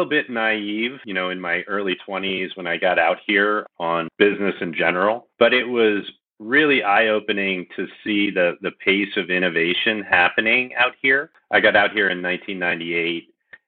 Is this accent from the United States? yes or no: yes; Chicago, Illinois, United States; born there; And I'm a Midwesterner. So I was born in Chicago, and my dad was a corporate CEO.